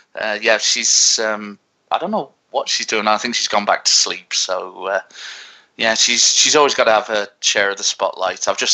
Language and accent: English; Nottingham, East Midlands, United Kingdom; And that was when the first round was actually in Nottingham, so I got to perform in my hometown, which was fantastic.